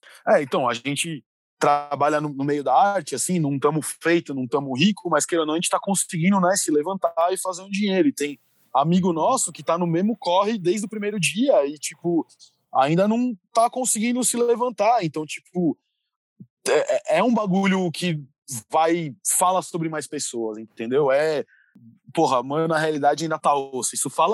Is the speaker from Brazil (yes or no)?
yes; São Paulo, Brazil; Cara, eu sou nascido e criado em São Paulo, né?